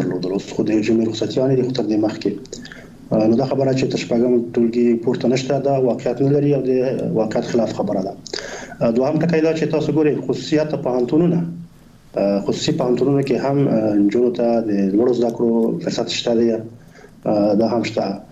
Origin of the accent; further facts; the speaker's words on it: Afghanistan; الحمدلله موږ تاسو افغانان یو، مسلمانان یو، خپل ټولنې پیژنو